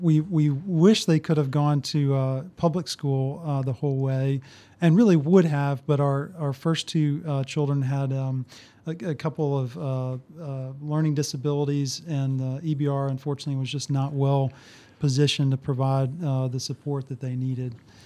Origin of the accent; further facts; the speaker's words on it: Jackson, Mississippi, United States; Also, you know, I grew up in the Jackson area in Mississippi.